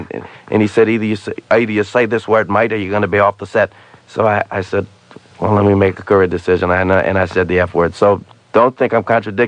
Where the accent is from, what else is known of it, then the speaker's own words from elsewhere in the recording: New Orleans, Louisiana, United States; Man, I come from the Crescent City, man.